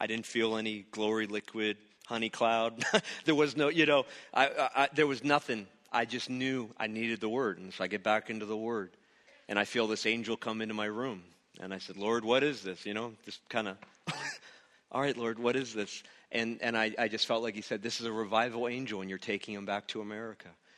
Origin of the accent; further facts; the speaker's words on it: the South, United States; I'm from the South, so you have to, it's obligatory to listen to country music.